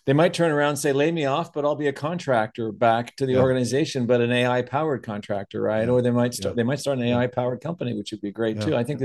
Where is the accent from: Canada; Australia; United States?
Canada; I'm Canadian.